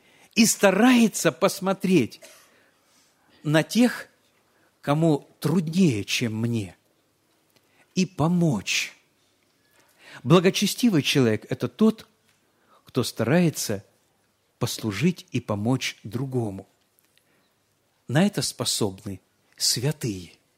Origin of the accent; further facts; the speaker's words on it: Krasnodar, Krasnodar Krai, Russia; вот я сам из Краснодара, да? У нас в Краснодаре есть большой гипермаркет